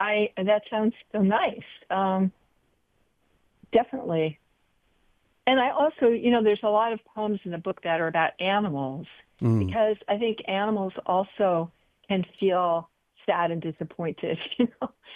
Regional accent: New York City, New York, United States; You know, I was growing up in New York City

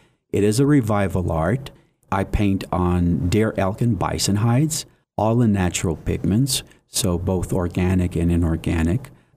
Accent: Deming, New Mexico, United States; I was born and raised in Deming. I went to New Mexico State and got my degree in fine arts and painting

